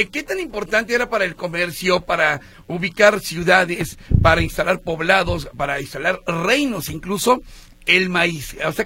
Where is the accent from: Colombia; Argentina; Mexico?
Mexico; ¿Por qué somos los mexicanos hijos del maíz?